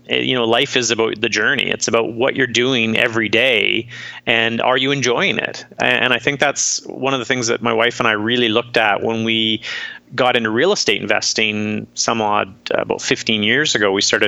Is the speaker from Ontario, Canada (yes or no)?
no; British Columbia, Canada; moved away as an adult; now in Los Angeles, United States; I'm living in Los Angeles for one thing. That's being a Canadian, born and raised and lived. I've lived all across Canada, but Vancouver Island specifically is our home and where I grew up.